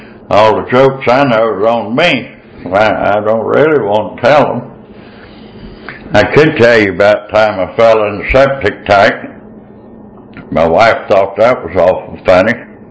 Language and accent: English; Georgia, United States; born there; I was born up in Northeast Georgia in 1937 in a little pocket of poverty.